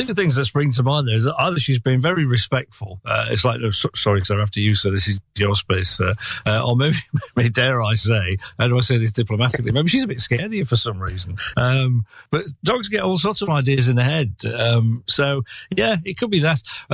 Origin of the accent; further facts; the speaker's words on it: Yorkshire and the Humber, United Kingdom; although I'm from Yorkshire originally, I was living in the Northampton area.